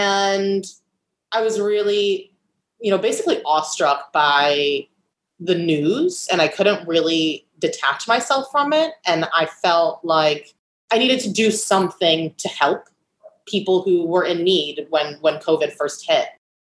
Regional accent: United States; now in New York City, United States; the first year I felt fear being Jewish American. And I also live in New York City.

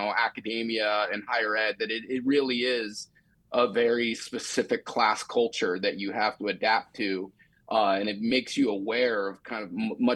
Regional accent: Utah, United States; I kind of grappled with the Mormon or the LDS versus non-LDS part growing up in Utah.

